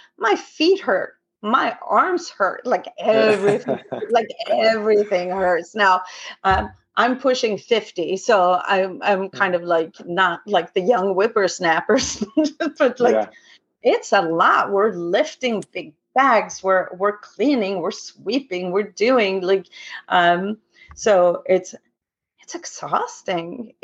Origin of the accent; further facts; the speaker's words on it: Sweden; now in Dunedin, New Zealand; I'm from Sweden originally. So I have some friends and family coming from Sweden